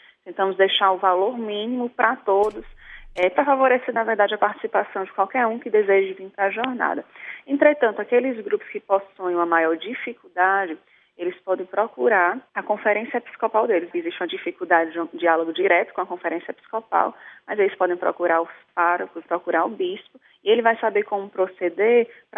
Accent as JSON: {"language": "Portuguese", "country": "Brazil", "lives_now": "Poland", "said": "Como brasileira, às vezes eu tinha impressões de ser um país muito mais pacato, muito mais sério"}